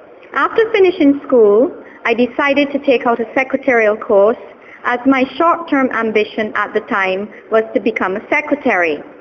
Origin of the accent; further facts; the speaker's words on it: Birmingham, West Midlands, United Kingdom; I come from Birmingham in Great Britain.